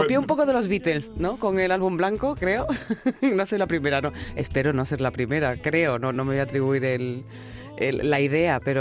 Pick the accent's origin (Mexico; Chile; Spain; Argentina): Spain; en este país, o sea, sin echar piedra sobre mi tejado, que soy española y a mucha honra